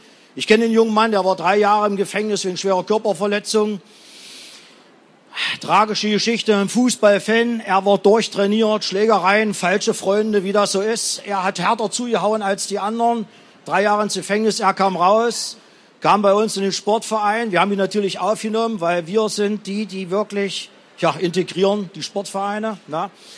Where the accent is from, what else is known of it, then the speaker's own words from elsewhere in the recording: Arnstadt, Thuringia, Germany; Ich komme aus Arnstadt.